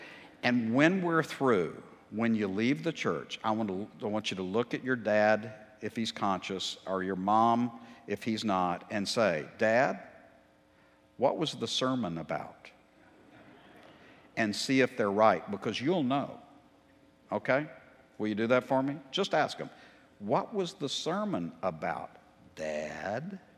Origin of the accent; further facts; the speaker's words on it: Tyler, Texas, United States; I grew up in Tyler. Most of you know that. Beautiful East Texas